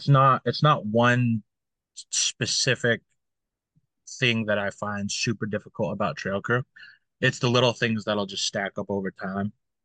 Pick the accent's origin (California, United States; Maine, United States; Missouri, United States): Maine, United States; And I was born and raised in Maine, so all I've really known is the Wabanaki homelands.